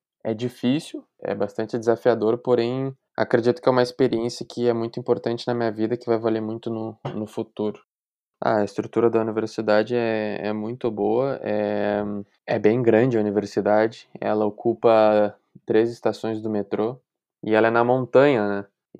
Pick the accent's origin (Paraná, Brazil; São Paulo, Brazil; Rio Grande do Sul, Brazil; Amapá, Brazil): Rio Grande do Sul, Brazil; Porto Alegre; Eu, por exemplo, sou de Porto Alegre, do Brasil.